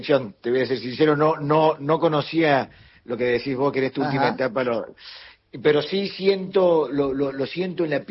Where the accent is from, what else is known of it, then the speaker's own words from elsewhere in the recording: Córdoba, Argentina; Nosotros de Córdoba somos recontra que estoy orgulloso de los cordobeses.